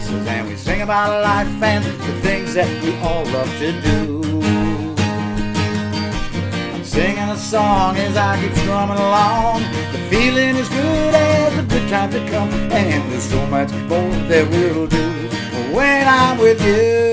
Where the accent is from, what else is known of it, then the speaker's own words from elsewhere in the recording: Cambridge, Ontario, Canada; from Cambridge, and you're listening to 102.7 CKMS Radio